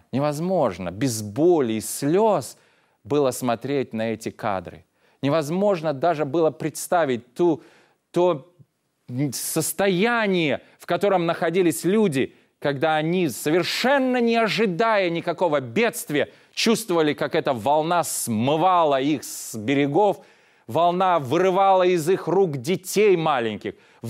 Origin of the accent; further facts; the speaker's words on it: Ashgabat, Turkmenistan; в Ашхабаде. Землетрясение, которое произошло в той местности, где я родился, в Средней Азии, где я рос.